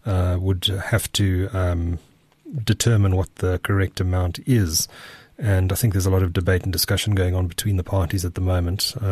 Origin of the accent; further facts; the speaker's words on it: Durban, KwaZulu-Natal, South Africa; Okay. I grew up there, and it's